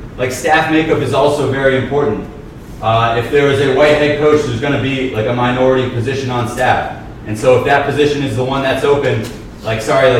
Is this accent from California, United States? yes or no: yes; San Francisco, California, United States; also born or lived in North Jersey / South Jersey; I grew up in the Bay Area, San Francisco. I lived in North Jersey before that. I lived in South Jersey after that.